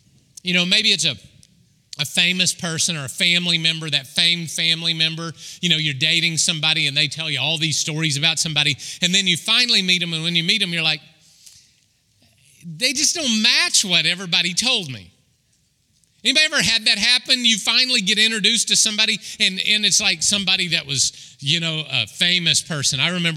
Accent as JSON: {"language": "English", "region": "Oklahoma", "country": "United States", "tie": "born or raised there", "said": "I grew up in Oklahoma, but I went to church in Arkansas."}